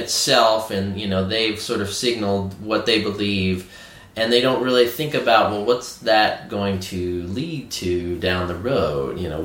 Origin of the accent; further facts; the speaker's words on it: the South, United States; because I am from the South. I mean, I used to live... like a block away from a statue of Robert E. Lee.